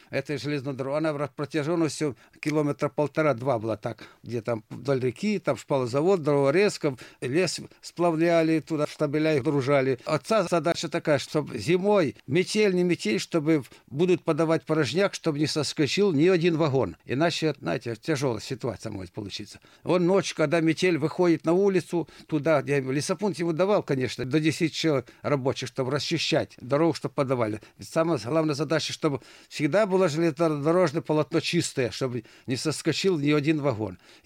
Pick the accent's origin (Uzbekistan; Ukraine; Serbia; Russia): Ukraine; Horodyshche, Cherkasy Oblast; Родился я на Украине, Киевской области, Жашковском районе, селе Городище.